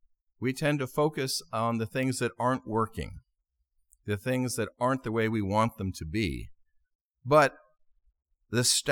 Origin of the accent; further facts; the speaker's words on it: Connecticut, United States; now in California, United States; I remember growing up in Connecticut, on the East Coast. We don't have this out here in California so much